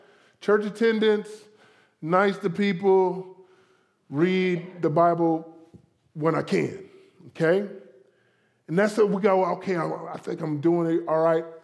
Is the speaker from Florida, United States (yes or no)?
yes; Florida, United States; Now, listen, back in Florida, I'm from Florida, you know, eighth grade